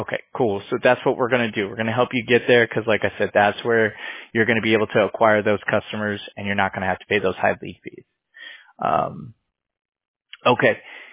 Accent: California, United States; born there; I was born in California, so in LA County.

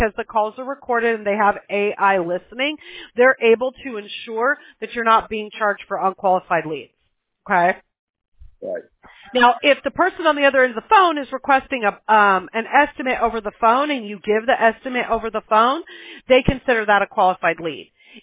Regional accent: the South, United States; born there; I was born in the Bible Belt, so you're preaching to the choir here.

